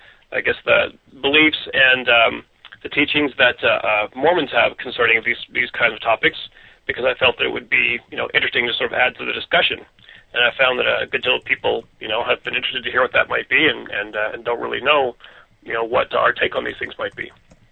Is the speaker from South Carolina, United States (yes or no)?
no; Florida, United States; I've been interested in all kinds of similar topics since I was a child growing up in Florida